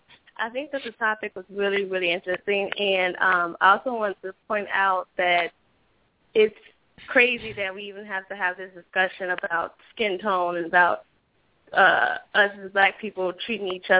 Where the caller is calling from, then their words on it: Chicago, Illinois, United States; I'm calling from Chicago.